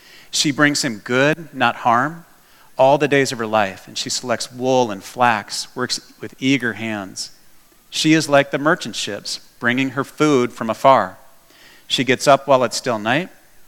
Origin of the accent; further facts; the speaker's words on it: Texas, United States; I mean, we're from Texas, right?